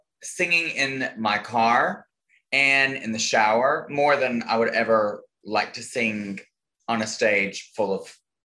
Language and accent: English; Alabama, United States; I am from Alabama.